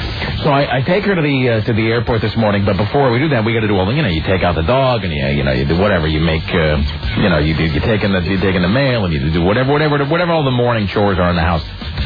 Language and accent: English; Kennewick, Washington, United States; No, and growing up in Kennewick, you don't really notice that.